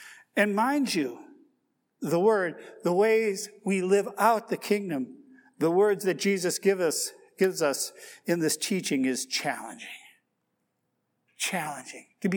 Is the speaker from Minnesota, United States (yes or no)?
yes; Minnesota, United States; My mother, my father, growing up in Minnesota in the 60s and the 70s, it really was idyllic in a sense.